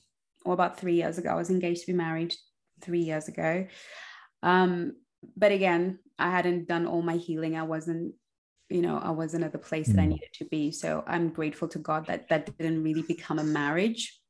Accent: Zimbabwe; I grew up in Zimbabwe where you dated the one guy, he was across the road, you knew his parents.

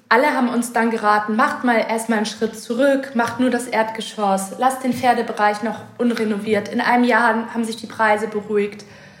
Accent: Hamburg, Germany; also born or lived in Munich; ich habe in München gelebt, in meiner Heimatstadt Hamburg, immer mittendrin.

